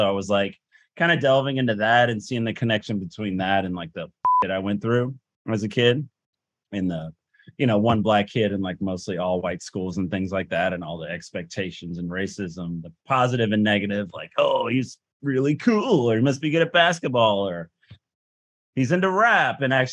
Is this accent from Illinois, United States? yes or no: no; Houston, Texas, United States; also born or lived in Baltimore / Lubbock; And then we were only there for like a year and a half. And then we moved to Houston. And I was there for like 11 years.